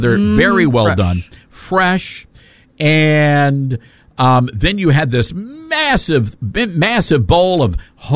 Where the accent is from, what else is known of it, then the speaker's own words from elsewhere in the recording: the South, United States; I'm from the South. I've never heard of you just deep frying half a bird.